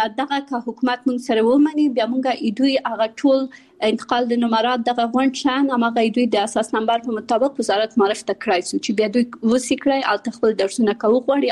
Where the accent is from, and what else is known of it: Kabul, Afghanistan; born there; also born or lived in Pakistan